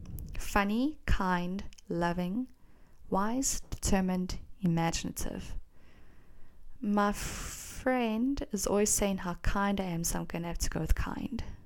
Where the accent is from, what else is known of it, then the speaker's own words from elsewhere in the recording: South Africa; Listen, I'm South African. I've never been to America